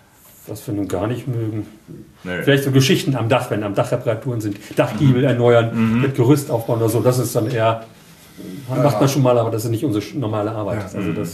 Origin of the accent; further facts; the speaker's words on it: Langeoog, Lower Saxony, Germany; born there; also born or lived in Berlin; Ich bin ja auf Langeoog geboren.